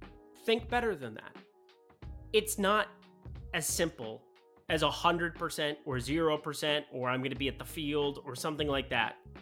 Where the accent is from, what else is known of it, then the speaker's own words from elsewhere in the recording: Midwest, United States; I say tournament because I'm from the Midwest like a normal person.